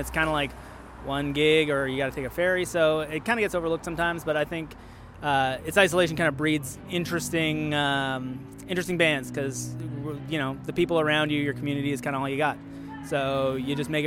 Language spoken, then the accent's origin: English; British Columbia, Canada; I'm real old. So I've been reading Discorder for a long time. I grew up on Vancouver Island